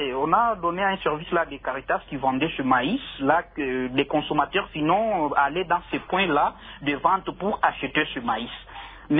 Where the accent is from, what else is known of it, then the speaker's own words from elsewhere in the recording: Kasaï, DR Congo; Vous voyez, chez nous au Kassai, le problème de la nourriture ici, le maïs, c'est ça même une nourriture de base.